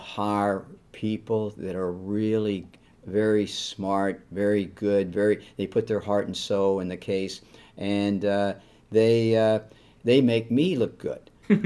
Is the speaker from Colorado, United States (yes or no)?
no; Jeffersonville, Indiana, United States; And so I'm from the Jeffersonville-Clarksville area.